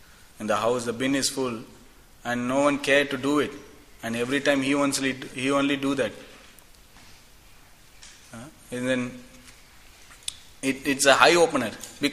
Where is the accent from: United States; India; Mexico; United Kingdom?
India; English is a second language; when I came first, I used to convert everything to Indian rupee. Because I come from India.